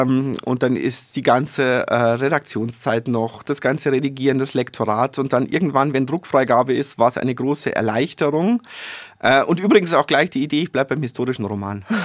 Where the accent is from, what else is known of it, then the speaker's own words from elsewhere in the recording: Partenkirchen, Bavaria, Germany; Am 19. darf ich in meiner Heimat in Partenkirchen